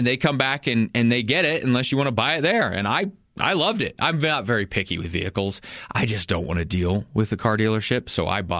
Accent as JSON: {"language": "English", "region": "Colorado", "country": "United States", "lives_now": "Fort Collins, United States", "said": "I live in Fort Collins. I work in Greeley. I'm from Eastern Colorado."}